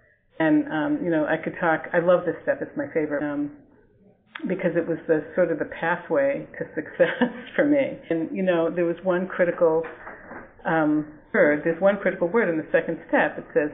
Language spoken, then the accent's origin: English; Boston, Massachusetts, United States; I'm from the Boston area, and in Boston they say